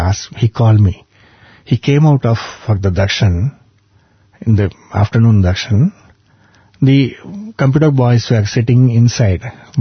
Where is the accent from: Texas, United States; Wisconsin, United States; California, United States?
Texas, United States; I just decided, after going to my hometown in US, Texas, I'll be spending all my Saturdays to interact with the students here.